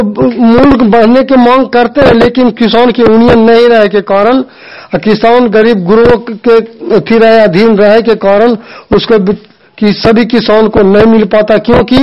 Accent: Nagarnausa, Bihar, India; ग्राम post थाना नगरनौसा जिला नालंदा का निवासी हूँ।

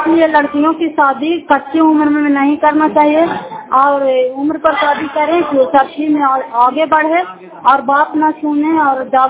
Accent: Nalanda, Bihar, India; घर सकते पंचायत मकरौता जिला नालंदा पर ब्लॉक की निवासी हूँ

